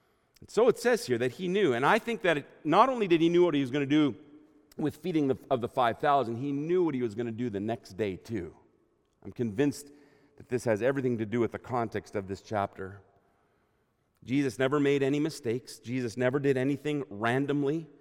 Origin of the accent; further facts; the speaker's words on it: Germany; there were times growing up in Germany where we just didn't have a lot.